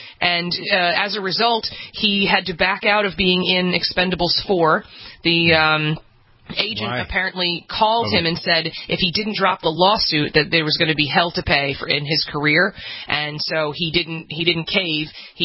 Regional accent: Flint, Michigan, United States; I'm from Flint, Michigan.

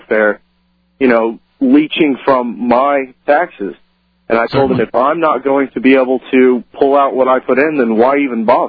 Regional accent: Illinois, United States; I'm from Illinois, and he calls me

